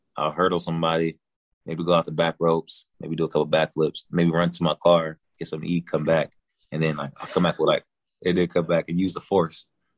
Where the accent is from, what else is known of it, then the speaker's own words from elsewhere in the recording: California, United States; also born or lived in Alabama; So I'm originally from California, but then I went to Alabama.